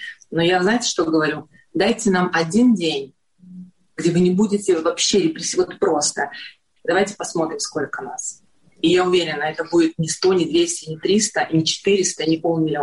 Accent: Belarus; не зря у нас деды были партизанами классными, да, как бы, и белорусы знают, что мы сильные партизаны.

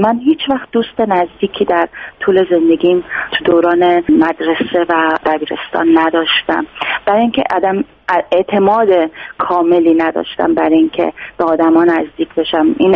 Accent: Iran; now in Canada; بعد از خروج از ایران من اومدم به کانادا

